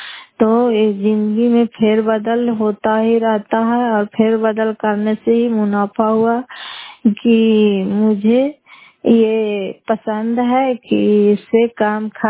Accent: Fatehpur, Bihar, India; घर फतेहपुर, पंचायत मकरौता, जिला नालंदा, क्राय पसरा ब्लॉक की निवासी हूँ।

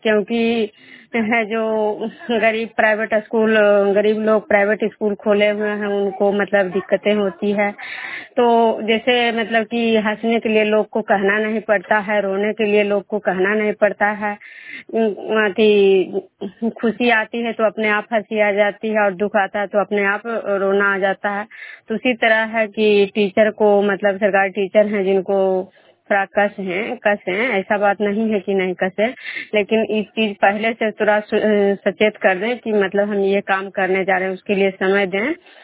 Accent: Bihar, India; मैं बिष्णुपुर ग्राम खजरा पंचायत नालंदा जिला नगर निगम प्रखंड के निवासी हूँ।

